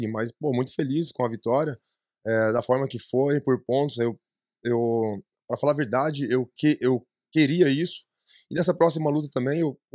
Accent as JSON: {"language": "Portuguese", "region": "São Paulo", "country": "Brazil", "said": "E eu sou do ABC, né? Dá mais ou menos umas 2 horinhas aí de carro."}